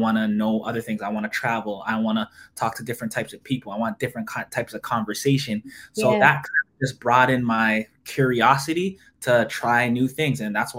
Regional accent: Toronto, Ontario, Canada; And I'm from Canada, Toronto, Canada.

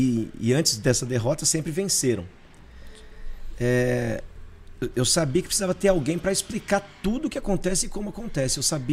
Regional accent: Brazil; Cresci no Jardim Camila

